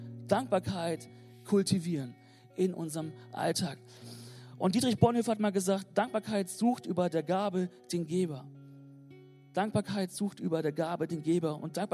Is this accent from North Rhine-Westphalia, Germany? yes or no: yes; North Rhine-Westphalia, Germany; Ja, lass uns als Ostwestfale hier echt verschwenderisch sein mit dem Danken.